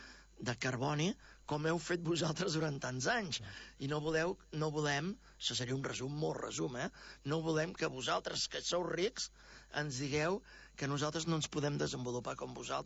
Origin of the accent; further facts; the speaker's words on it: Catalonia, Spain; Els que hi som del Maresme, per exemple, no només del Maresme, però el Maresme és molt clar.